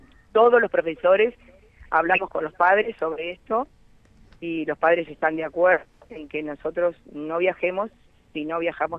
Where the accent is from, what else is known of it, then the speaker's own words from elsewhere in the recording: El Bolsón, Río Negro, Argentina; Porque yo soy de Bolsón.